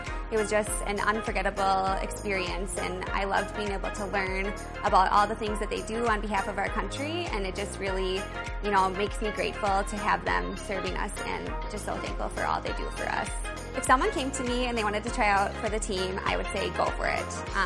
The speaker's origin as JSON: {"language": "English", "town": "Maple Grove", "region": "Minnesota", "country": "United States", "said": "I'm from Maple Grove, Minnesota."}